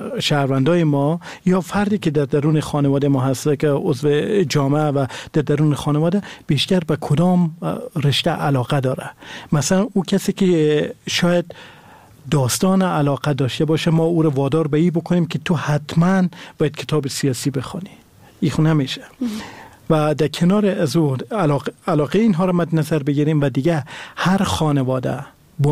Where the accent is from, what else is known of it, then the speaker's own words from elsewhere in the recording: Afghanistan; هر کدام ما به عنوان یک شهروند به عنوان یک افغان در این راستا گام برداریم